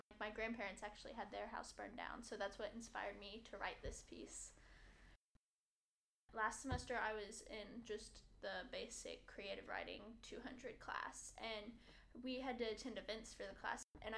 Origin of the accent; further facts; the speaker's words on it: Gatlinburg, Tennessee, United States; my hometown, Gatlinburg, went through wildfires